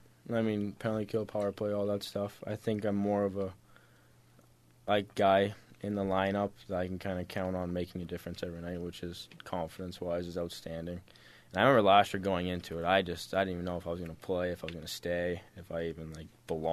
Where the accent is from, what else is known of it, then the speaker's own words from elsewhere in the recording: Harriman, United States; I moved away from Harriman pretty early, and so I didn't really have like a good friend group, like a solid friend group from Harriman